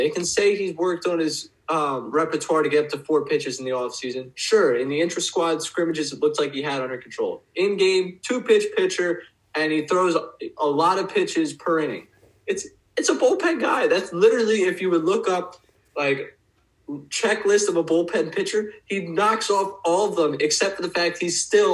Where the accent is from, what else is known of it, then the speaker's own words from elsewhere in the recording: Oaks, Pennsylvania, United States; big discussion about my hometown because my address is Collegeville, but I'm technically in the Oaks area. Like technically I'm considered Oaks.